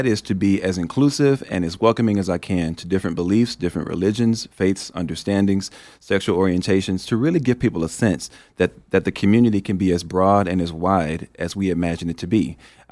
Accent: Memphis, Tennessee, United States; Well, for me, I grew up in the South, in the deep South, Memphis, Tennessee

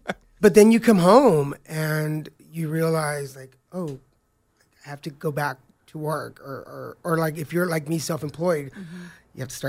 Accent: Texas, United States; moved away; I'm an import. I'm from Texas, so all my family's back in Texas.

